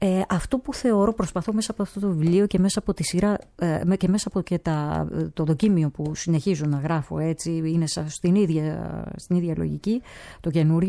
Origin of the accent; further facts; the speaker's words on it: Greece; Λοιπόν, μα και εμείς ως Έλληνες, η θέση μας είναι ανά πάσα στιγμή με αυτά που γίνονται με τον Τούρκο απέναντι.